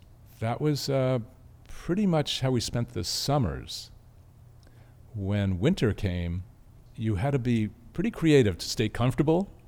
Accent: Boston, Massachusetts, United States; now in California, United States; So I came from Boston, and I came out here because my best friend got married

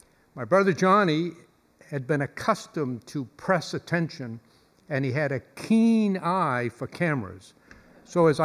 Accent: Waterville, Maine, United States; born there; I was born in Waterville. I had three older brothers.

